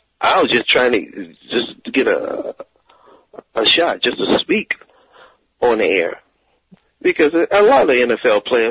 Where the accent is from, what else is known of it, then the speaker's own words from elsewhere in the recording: New Iberia, Louisiana, United States; also born or lived in New Orleans; I'm from Louisiana. That's home.